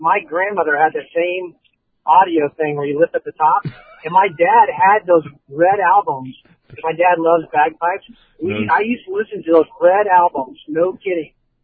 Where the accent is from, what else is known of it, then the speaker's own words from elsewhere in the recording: Edmonds, Washington, United States; born there; You know, I was born in Edmonds.